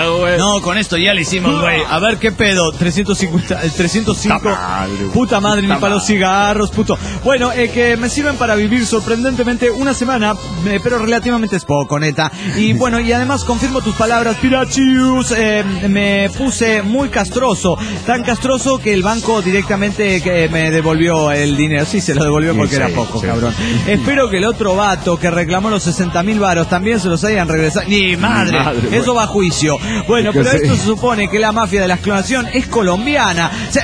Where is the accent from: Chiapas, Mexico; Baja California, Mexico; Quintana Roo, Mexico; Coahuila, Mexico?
Quintana Roo, Mexico; Playa del Carmen; de Playa del Carmen, México.